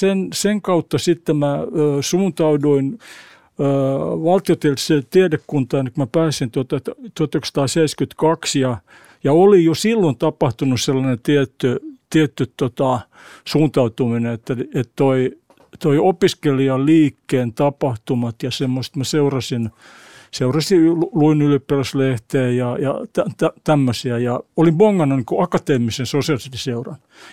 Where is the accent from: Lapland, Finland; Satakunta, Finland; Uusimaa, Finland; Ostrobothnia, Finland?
Uusimaa, Finland; Espoo; mä oon kotoisin Mankkaalta Tapiolan Poskessa, kävin lukion siellä ja siihen aikaan olisi, mä oon syntynyt 1953